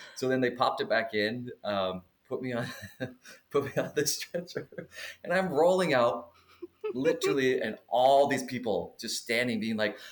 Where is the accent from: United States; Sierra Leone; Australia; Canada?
Canada; I didn't think as a Canadian actor that opportunities like this don't really happen.